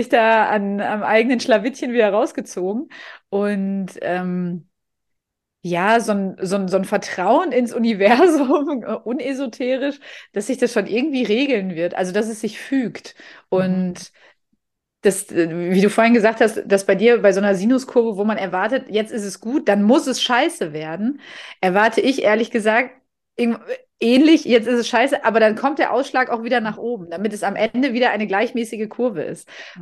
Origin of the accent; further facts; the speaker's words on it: Rhineland, Germany; Ja, also ich komme ja aus dem Rheinland, ne?